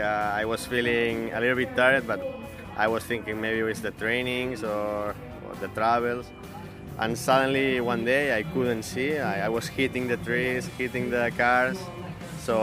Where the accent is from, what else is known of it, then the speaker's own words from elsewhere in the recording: Spain; from Spain